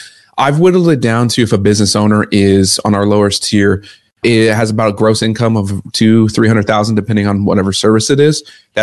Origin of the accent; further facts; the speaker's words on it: Omaha, Nebraska, United States; I grew up in Omaha, Nebraska with a dad that wasn't around, a mom that was working 12-hour shifts.